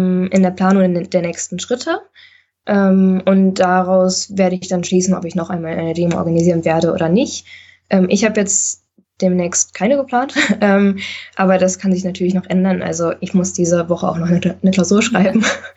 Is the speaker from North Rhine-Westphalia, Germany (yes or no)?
yes; Bonn, North Rhine-Westphalia, Germany; now in Potsdam, Germany; ich komme aus Bonn, da ist die Wohnsituation noch viel prekärer